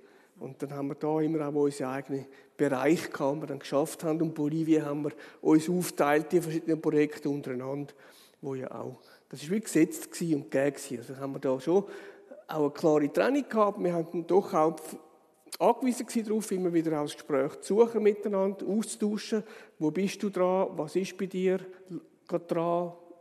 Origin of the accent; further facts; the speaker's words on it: Zurich, Switzerland; Also ich bin in Zürich aufgewachsen.